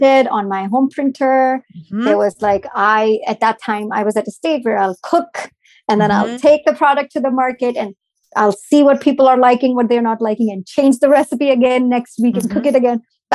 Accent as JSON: {"language": "English", "country": "India", "tie": "born or raised there", "said": "because I grew up in India. I grew up in a family where my mom cooked every meal from scratch."}